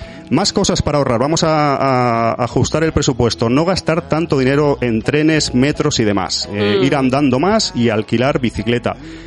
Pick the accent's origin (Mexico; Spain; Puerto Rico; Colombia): Spain; Andalusia; accent: Andalusian; soy un poco de origen andaluz y tengo ahí mi deje a lo exagerado